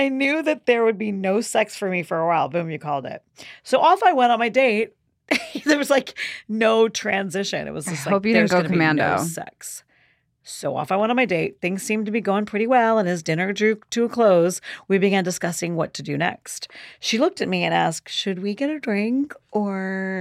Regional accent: United States; Maybe it's a British thing, but I'm American

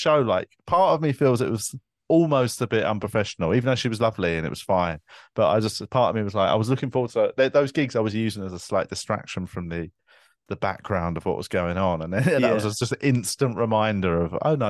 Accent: Tooting, London, United Kingdom; the council flat that I grew up in Tooting

